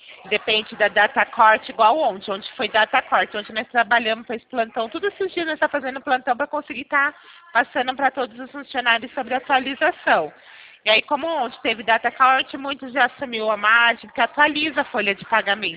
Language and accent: Portuguese; Araraquara, São Paulo, Brazil; Eu sou de Araraquara.